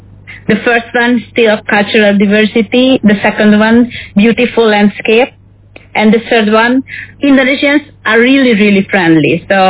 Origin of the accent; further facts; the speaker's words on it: Hungary; English is a second language; Okay, I'm from Hungary, and Hungary is a very, very small country with only population of 10 million.